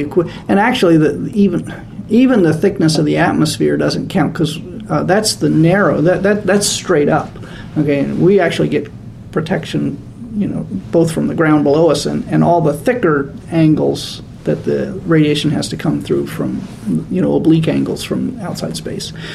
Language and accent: English; Florida, United States; Of course, I grew up in Florida in the Space Coast, where my father actually was a technician associated with the Apollo missions.